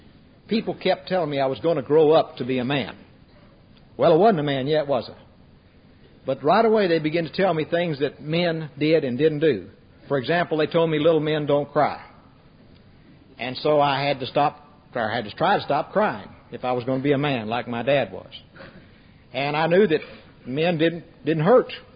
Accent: Texas, United States; I was raised in West Texas in a nice little community, 1,500 people in the town, and I lived about 10 miles north of there. And I was a happy kid. My folks were two-generation Texans

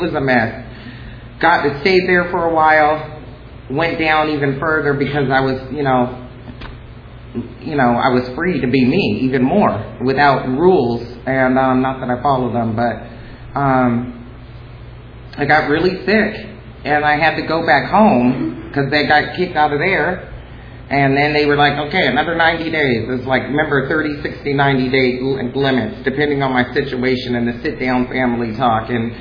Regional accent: Los Angeles, California, United States; I'm born and raised in Los Angeles, good neighborhood, Hancock Park, Wilshire area

